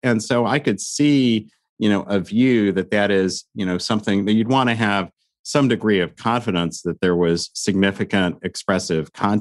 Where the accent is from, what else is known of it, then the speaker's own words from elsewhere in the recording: Lawrence, Kansas, United States; So I got married in my hometown in Lawrence, Kansas.